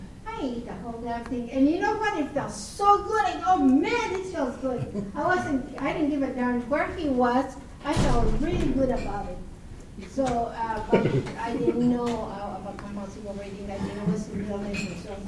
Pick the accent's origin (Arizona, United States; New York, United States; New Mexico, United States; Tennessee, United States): New Mexico, United States; also born or lived in California; Then I was born and raised in New Mexico. And we moved to California because there weren't any jobs for us. But then later on, I moved back.